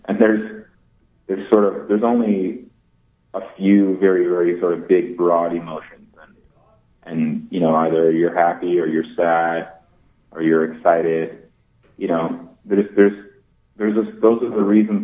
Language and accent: English; Barrie, Ontario, Canada; I grew up in Barrie, Ontario.